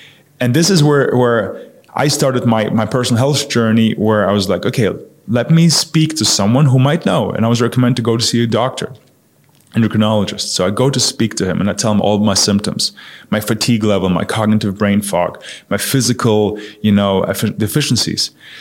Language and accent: English; Munich, Bavaria, Germany; So I grew up in Germany, in Munich.